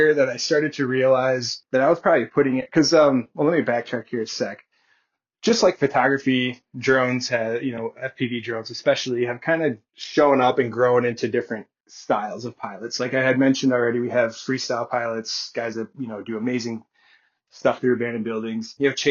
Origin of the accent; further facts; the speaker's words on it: Elk River, Minnesota, United States; So I grew up snowmobiling. I'm from Elk River.